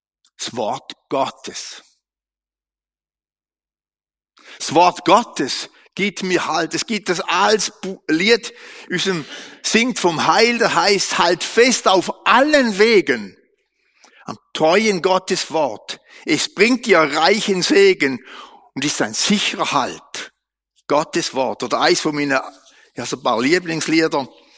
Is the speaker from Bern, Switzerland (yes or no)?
yes; Bern, Switzerland; Beatushöhle kenne ich natürlich als Berner Oberländer.